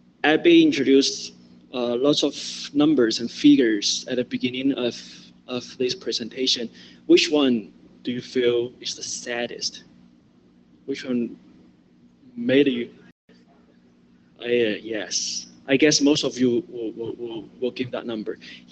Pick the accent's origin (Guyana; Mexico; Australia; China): China; English is a second language; I'm from China.